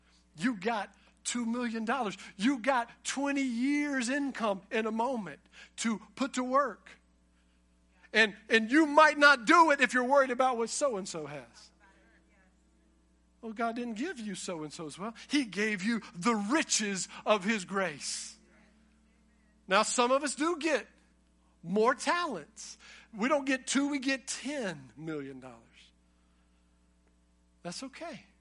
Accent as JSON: {"language": "English", "region": "North Carolina", "country": "United States", "said": "I didn't mind it, you know. I'm from Eastern North Carolina."}